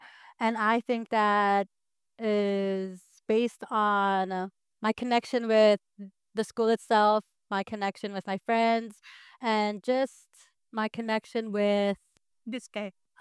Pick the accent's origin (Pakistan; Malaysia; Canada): Canada; We are Plains Cree from Treaty 6 of Canada.